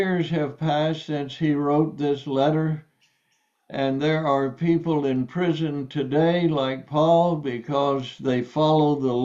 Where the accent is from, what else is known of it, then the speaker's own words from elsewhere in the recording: United States; We're certainly, as an American, I can say we certainly do not trust in our currency or our dollar.